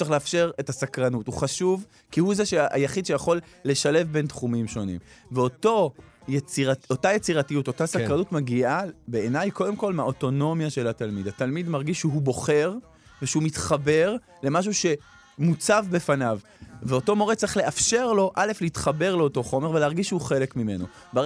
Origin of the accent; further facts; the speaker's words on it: Yavne, Central District, Israel; גדלתי ביבנה, בתיכון הגעתי לישיבה תיכונית